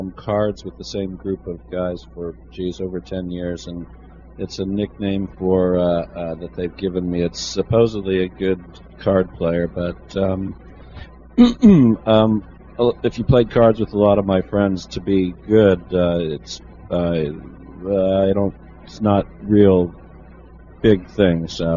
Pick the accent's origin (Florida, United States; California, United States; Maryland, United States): California, United States; I'm 46 years old. I grew up here in the Silicon Valley.